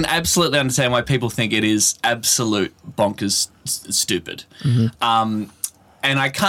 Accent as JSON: {"language": "English", "town": "Warrnambool", "region": "Victoria", "country": "Australia", "tie": "born or raised there", "said": "the amateur musical theatre group that I grew up with in Warrnambool"}